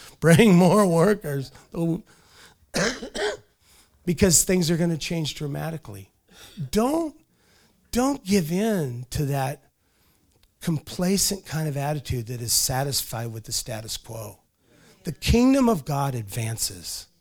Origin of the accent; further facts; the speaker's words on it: Longview, United States; And we're from Longview. We should change the name of this city to Nazareth.